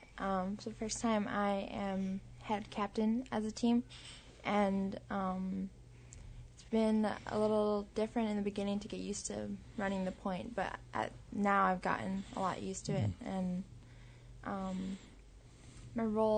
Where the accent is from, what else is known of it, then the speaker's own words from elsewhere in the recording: Golovin, Alaska, United States; I'm from Golovin. It's right We're next to Nome.